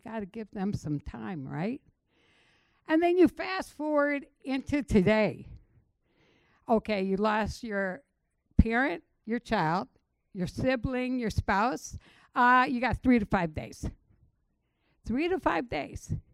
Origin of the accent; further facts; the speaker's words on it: Detroit, Michigan, United States; And so I remember growing up in Detroit